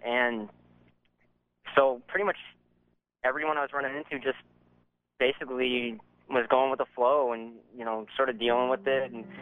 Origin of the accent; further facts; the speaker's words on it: Saginaw, Michigan, United States; especially growing up in Saginaw and living there for 18 years.